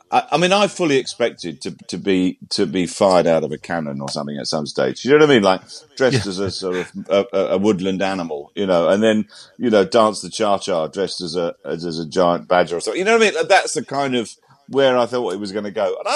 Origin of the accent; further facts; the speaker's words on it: Keynsham, South West England, United Kingdom; there was actually a dance school across the road from where I grew up in the West Country, in a little town called Keynsham.